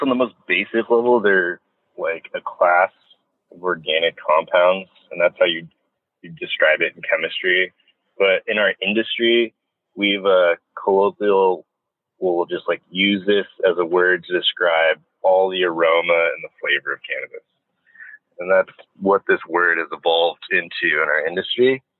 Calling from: Long Beach, California, United States; Yeah, I'm actually at our Type 7 lab in Long Beach, California.

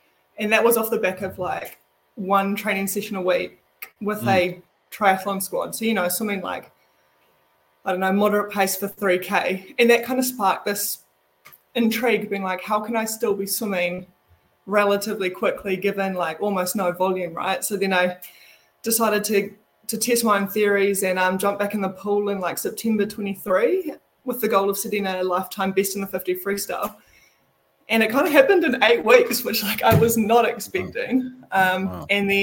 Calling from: Auckland, New Zealand; Auckland, all the way down in New Zealand.

